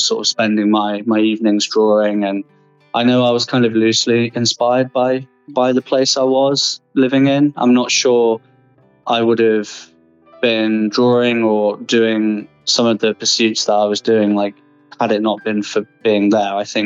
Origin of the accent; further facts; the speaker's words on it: Diss, East of England, United Kingdom; also born or lived in Southampton / Bournemouth; I spent most of my childhood in a small market town called Diss, which is... That's D-I-S-S. It's just basically in between Norfolk and Suffolk, which is kind of the middle of nowhere here in the UK. It's a very rural sort of area.